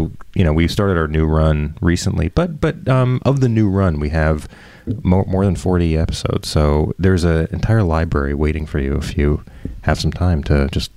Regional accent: Canada; Yeah, well, I'm Canadian. A lot of people know that. If you don't, that's what I am.

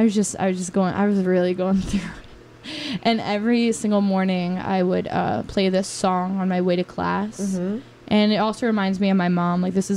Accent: Brooklyn, New York, United States; I'm from Brooklyn. Mm-hmm. I'm used to being in a big city

